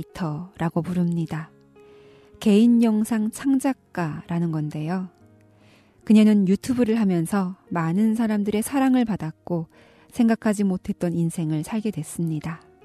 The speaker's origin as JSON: {"language": "Korean", "country": "North Korea"}